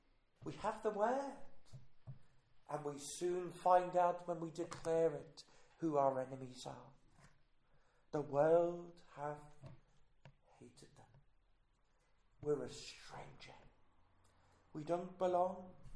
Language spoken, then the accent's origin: English; England, United Kingdom; Yes, we're English, but we speak a different language.